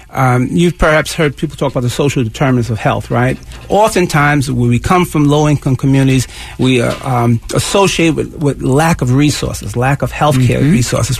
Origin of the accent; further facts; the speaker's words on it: New York City, New York, United States; I grew up in New York City, and so there's all kinds of traumas that are undiagnosed, right?